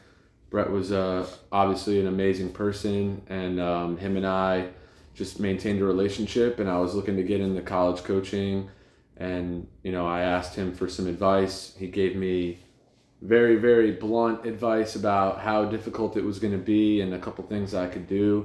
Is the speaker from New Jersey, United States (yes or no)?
yes; New Jersey, United States; I'm from Bergen County, North Jersey. I went to high school at Dumont High School, a small square mile town, about 7 or 8 miles from the George Washington Bridge.